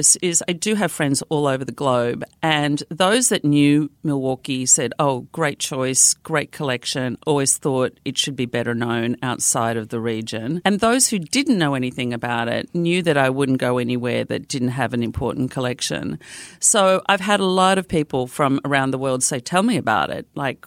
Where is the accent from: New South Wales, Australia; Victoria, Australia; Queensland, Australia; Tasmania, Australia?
Victoria, Australia; Melbourne; also born or lived in Nigeria; now in United States; I was born in Nigeria to Dutch parents. I grew up in Australia, down in Melbourne, but I still have my Dutch nationality, and I've now lived in the United States nearly 30 years, which is the most I've lived in any country.